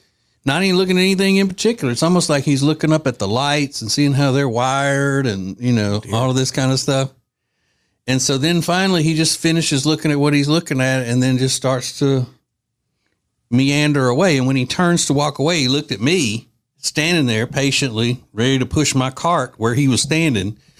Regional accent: Winfield, Louisiana, United States; That's the atmosphere I grew up in Winfield, Louisiana.

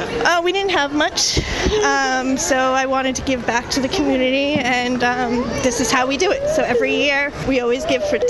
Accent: Wilmington, Massachusetts, United States; We're from Wilmington, Massachusetts.

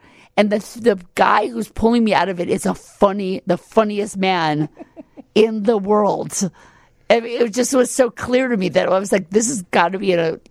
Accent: Midwest, United States; We're both from the Midwest. We both grew up on Lake Michigan, different sides of Lake Michigan. We both are from these huge Catholic families.

